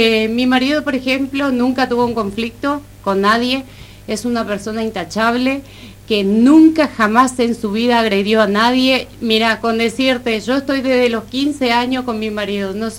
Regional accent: Formosa, Argentina; Nosotros somos oriundos de Formosa Capital, no somos ningún paraguayo como ellos dicen, nosotros somos argentinos nacidos en Formosa Capital.

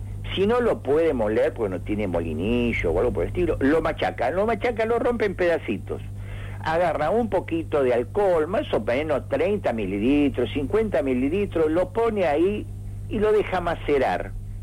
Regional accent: Argentina; pues soy argentino, muy simple.

